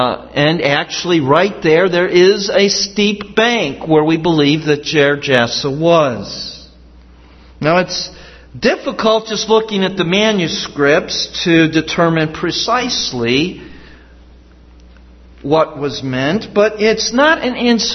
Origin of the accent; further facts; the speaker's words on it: Rolling Meadows, Illinois, United States; I tell people I grew up in Chicago. I didn't. I grew up in Rolling Meadows.